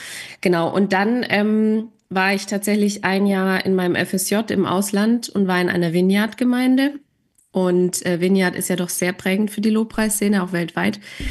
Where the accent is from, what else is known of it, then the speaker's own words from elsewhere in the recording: Bavaria, Germany; Ich wohne tatsächlich nicht mehr in Kassel. Ich wohne in Franken, also so zwischen Nürnberg und Würzburg in meiner Heimat.